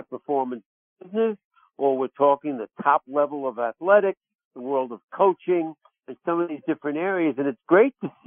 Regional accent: New York, United States; accent: New York; that's why I like mixing my New York accent with all my different guests

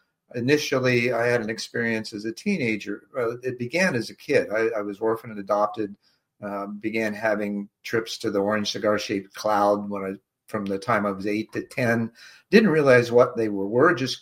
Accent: Alexandria, Indiana, United States; Alexandria, Indiana, originally. I was born in Indianapolis, orphaned at birth, adopted at 6 weeks.

